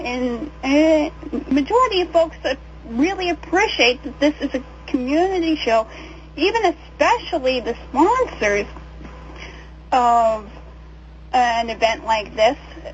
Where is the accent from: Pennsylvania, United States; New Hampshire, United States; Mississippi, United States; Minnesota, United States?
Pennsylvania, United States; Pittsburgh; And there are folks in my hometown in Pittsburgh, Pennsylvania